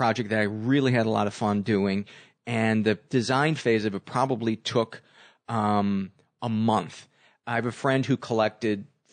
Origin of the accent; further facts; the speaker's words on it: Homewood, Illinois, United States; South suburbs of Chicago, Homewood, Flossmoor. I was from Homewood, which was a lot more middle class, and Flossmoor was very upper middle class.